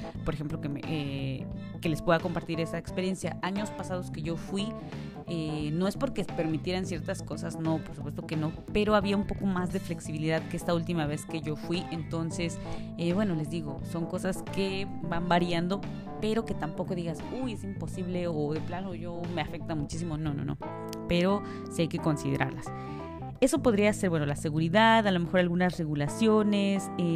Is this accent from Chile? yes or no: no; Mexico; now in Dubai, United Arab Emirates; yo como mexicana me he sentido en un ambiente cálido por parte de los locales.